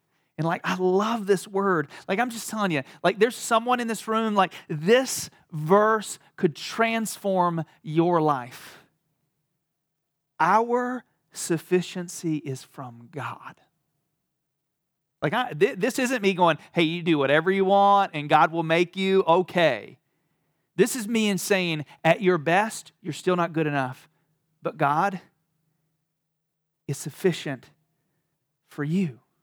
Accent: North Carolina, United States; I am from the South, born and raised in North Carolina.

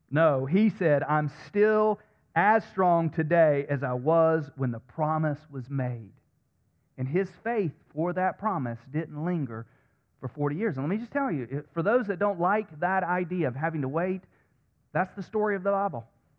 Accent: Pinehurst, North Carolina, United States; My pastor back home used to say all the time, we're from Pinehurst, Southern Pines.

